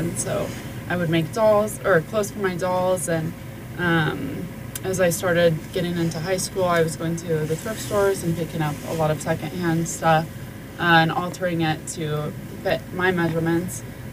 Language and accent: English; Casper, Wyoming, United States; I grew up right there in Casper, Wyoming.